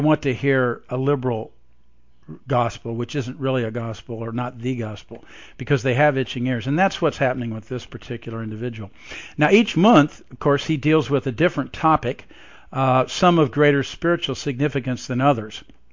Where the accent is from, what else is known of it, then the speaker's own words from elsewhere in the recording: Evansville, Indiana, United States; I call it Hometown Heretics because Evansville is my hometown. This is where I was born.